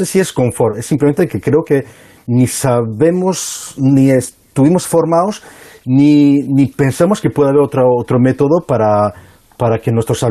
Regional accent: Paris, Île-de-France, France; Mira, yo me crié en París, ¿no? En Francia

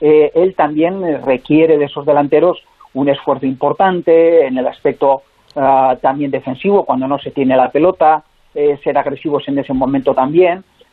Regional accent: Navarre, Spain; Sobre todo he hecho muchas en Cataluña y en Navarra, en mi tierra.

